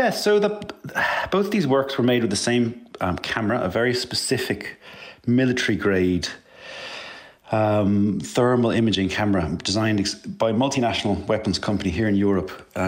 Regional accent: Kilkenny, Leinster, Ireland; I grew up in Kilkenny

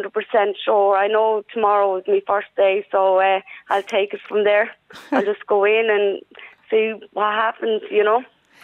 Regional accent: Dublin, Leinster, Ireland; I grew up in Ballyfermot in Ladbury Park, the oldest halting site in Ireland. I went to school in Ballyfermot.

